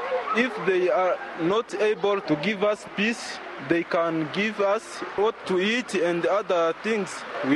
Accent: Rugari, North Kivu, DR Congo; I'm from Rugari. We passed the night in the church.

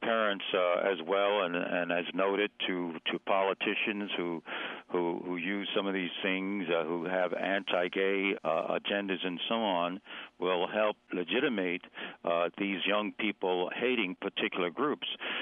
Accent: New York City, New York, United States; I grew up in East Harlem, New York City, which is Spanish Harlem, and I remember growing up the conflicts between Puerto Ricans and blacks in that community

